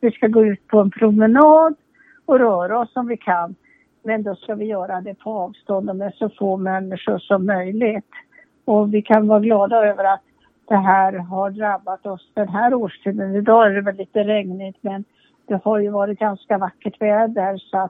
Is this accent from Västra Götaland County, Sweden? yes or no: no; Tyresö, Stockholm County, Sweden; also born or lived in Umeå; vi kom från Umeå till Tyresö, för mamma och pappa tyckte inte vi skulle bo i stan. Och då hamnade vi bara utan tillfällighet i Tyresö. Och sen har ingen flyttat därifrån.